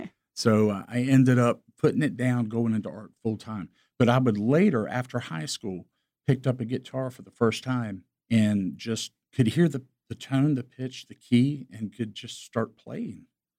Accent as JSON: {"language": "English", "town": "Columbia", "region": "South Carolina", "country": "United States", "tie": "born or raised there", "said": "Well, I was born and raised here in Columbia. In fact, in St. Andrews. I grew up in the Broad River Road, St. Andrews Road area. So I know this area like the back of my hand."}